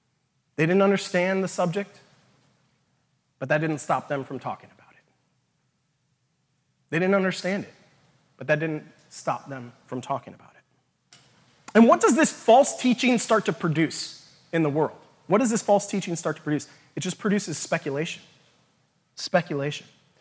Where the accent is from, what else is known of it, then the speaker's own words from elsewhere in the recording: Las Vegas, Nevada, United States; I'm from Las Vegas, okay?